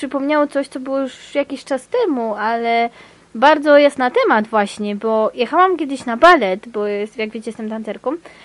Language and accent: Polish; Kraków, Lesser Poland, Poland; Ja akurat środkami komunikacji cały czas jeżdżę w te po całym Krakowie, bo jesteśmy z Krakowa.